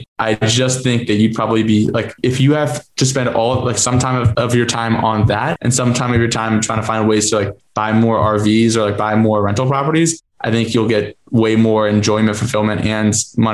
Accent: New Jersey, United States; also born or lived in Boston, United States; I'm from Jersey, lived up in Boston, partners from Rhode Island, all Northeast boys, right?

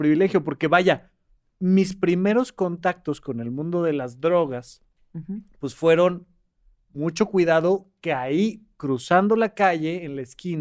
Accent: Toluca, State of Mexico, Mexico; now in Mexico City, Mexico; yo me salgo de Toluca, me vengo a la Ciudad de México...

